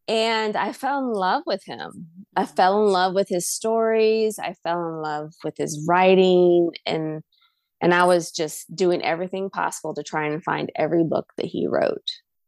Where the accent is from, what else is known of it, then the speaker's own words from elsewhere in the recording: Georgia, United States; I grew up in Georgia.